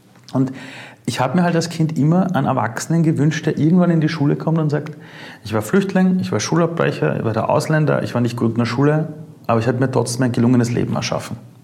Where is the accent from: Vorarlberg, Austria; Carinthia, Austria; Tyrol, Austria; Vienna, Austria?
Vienna, Austria; Ich bin in Simmering aufgewachsen. Als Ausländer war es da immer schon ein bisschen schwierig